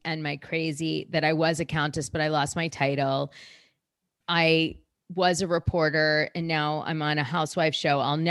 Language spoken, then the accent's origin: English; Manhattan, New York, United States; I was raised in Manhattan. I went to Nightingale Bamford. I was in that social scene.